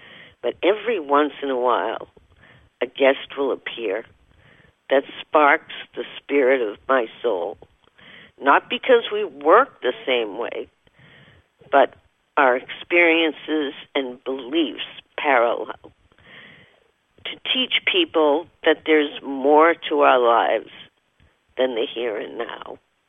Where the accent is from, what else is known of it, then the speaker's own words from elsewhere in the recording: Boston, Massachusetts, United States; he was a neurosurgeon, worked in my hometown, Boston, for many years